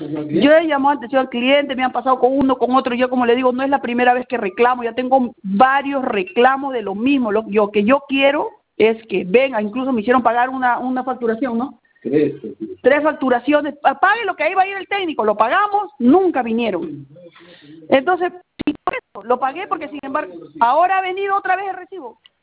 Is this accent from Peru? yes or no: yes; Palpa, Ica, Peru; acá en la provincia de Palpa, porque yo soy de Palpa, departamento de Ica